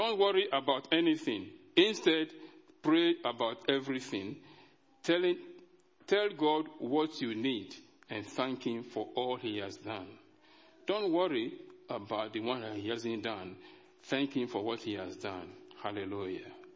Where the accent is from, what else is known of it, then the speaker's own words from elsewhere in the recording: Nigeria; When I was growing up in Nigeria, and I was always in church in Nigeria